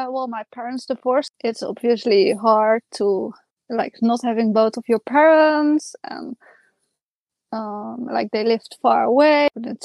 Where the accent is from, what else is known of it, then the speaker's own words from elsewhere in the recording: Oude Tonge, South Holland, Netherlands; I'm coming from the Netherlands. So I was in the Netherlands in a small village called Oude Tonge.